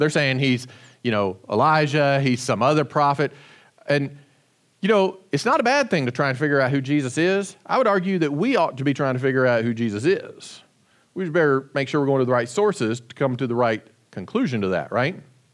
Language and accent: English; Kentucky, United States; I'm from Eastern Kentucky, or from Kentucky, yeah.